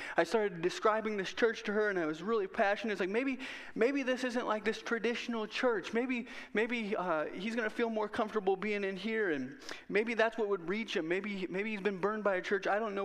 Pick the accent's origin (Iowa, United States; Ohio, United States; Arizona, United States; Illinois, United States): Iowa, United States; Whiting; And believe it or not, I'm from Whiting. Whiting supports CEM.